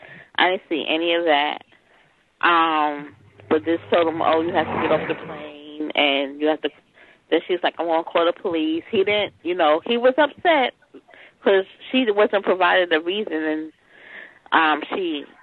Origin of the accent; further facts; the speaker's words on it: New York City, New York, United States; because New York City schools, I'm from New York, usually starts after Labor Day.